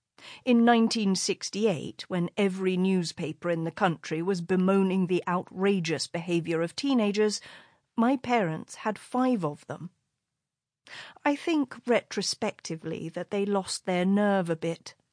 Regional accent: London, United Kingdom; also born or lived in Scotland; We grew up in London, and in an enormous early Victorian mansion house, my father's childhood home, in southwest Scotland.

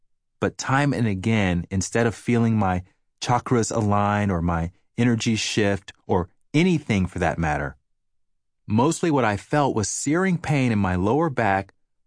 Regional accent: Alabama, United States; Could it have been all the fast food and soda pop I consumed while growing up in Alabama?

